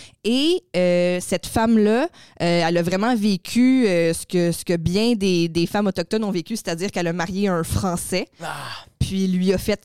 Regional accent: Quebec, Canada; Je suis 100% québécoise. J'ai même une arrière-grand-mère amérindienne.

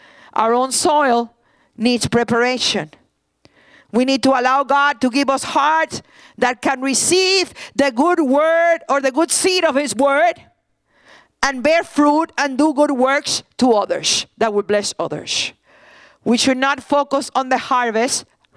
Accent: Puerto Rico; I grew up in Puerto Rico in a farm for many years, and my father had chickens in the backyard.

